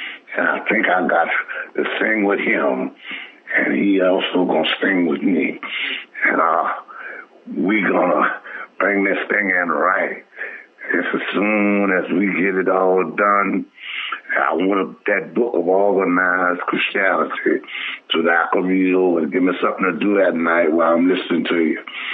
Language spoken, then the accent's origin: English; New Orleans, Louisiana, United States; I'm from New Orleans, Louisiana, born and raised